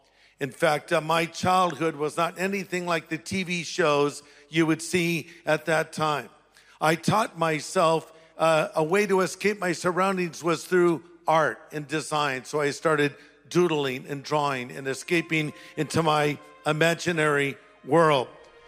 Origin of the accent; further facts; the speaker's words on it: United States; I said, of course I do. I'm an American.